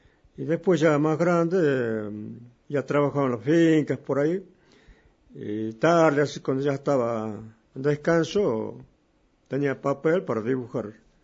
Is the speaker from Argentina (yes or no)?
yes; Cafayate, Salta, Argentina; born there